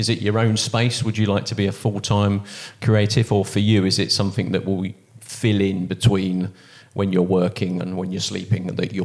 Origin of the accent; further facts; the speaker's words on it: London, United Kingdom; and I'm from London and there's nothing that we did at school.